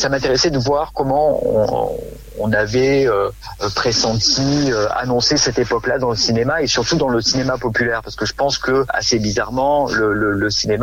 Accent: Montélimar, Auvergne-Rhône-Alpes, France; Moi, je viens donc du sud de la France, d'une petite ville qui s'appelle Montélimar.

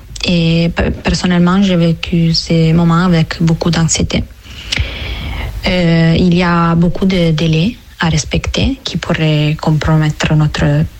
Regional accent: Italy; French is a second language; now in Angers, France; je suis italienne et j'ai 22 ans.

